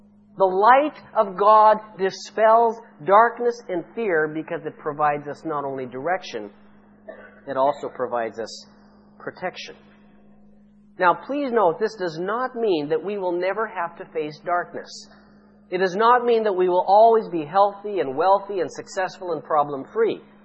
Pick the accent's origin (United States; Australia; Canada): Canada; Saskatchewan; I grew up in Saskatchewan. That's the bald prairies in western Canada, where you can look, you know, it's so flat that you can stand on a little box and look halfway into next week.